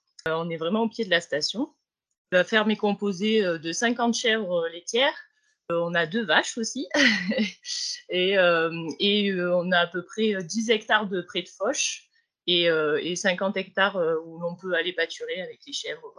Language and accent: French; Marseille, Provence-Alpes-Côte d'Azur, France; now in Hautes-Alpes, France; j'ai 30 ans, je viens de Marseille. Je suis installée avec mon mari depuis 5 ans sur la ferme en Gaec. On a repris une ferme dans les Hautes-Alpes, du coup.